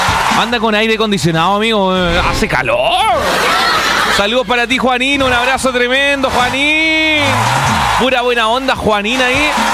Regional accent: Valdivia, Los Ríos, Chile; Yo soy de Valdivia. O sea, mi ciudad natal es Valdivia, pero estoy en Temuco, estoy en Osorno. Ando por todas las ciudades.

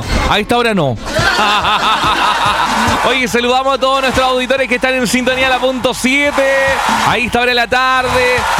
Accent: Valdivia, Los Ríos, Chile; Yo soy de Valdivia. O sea, mi ciudad natal es Valdivia, pero estoy en Temuco, estoy en Osorno. Ando por todas las ciudades.

